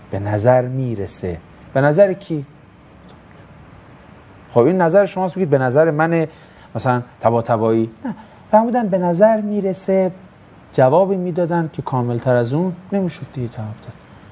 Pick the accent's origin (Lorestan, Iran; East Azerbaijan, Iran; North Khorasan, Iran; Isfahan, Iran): East Azerbaijan, Iran; Tabriz; استادم گفت اهل کجا هستی؟ گفتم تبریز. گفت چند وقت است که به نجف آمده ای؟ گفتم 4 سال است.